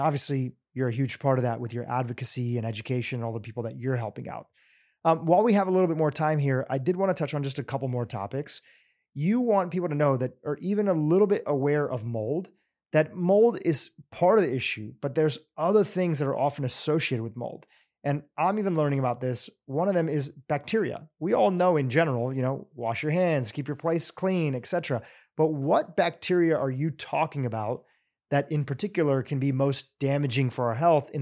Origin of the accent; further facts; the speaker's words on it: Kenya; born there; I was born in Kenya, but my family mostly grew up in the States.